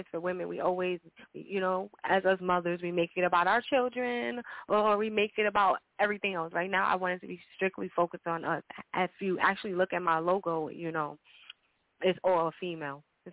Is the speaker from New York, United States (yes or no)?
yes; Brooklyn, New York, United States; I'm from Brooklyn. How y'all doing?